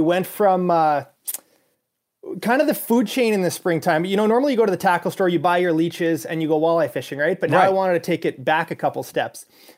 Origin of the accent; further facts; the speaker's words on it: Canada; being a Canadian.